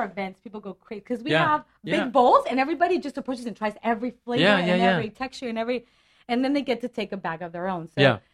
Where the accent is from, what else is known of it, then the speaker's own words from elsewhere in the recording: Mexico; My ancestors are not from Mexico, but we're from Mexico.